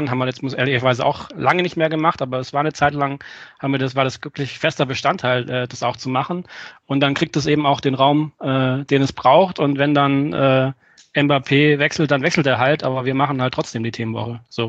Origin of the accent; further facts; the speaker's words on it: Friedrichshafen, Baden-Württemberg, Germany; born there; hier bei mir in Friedrichshafen, wo ich geboren bin